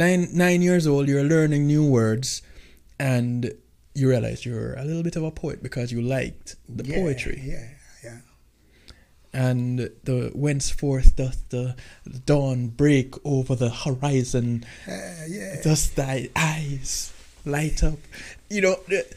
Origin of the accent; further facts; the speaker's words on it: Jamaica; I grew up in the Salvation Army in Jamaica, and I had to get up on a Saturday morning and walk before I was allowed to ride my bicycle.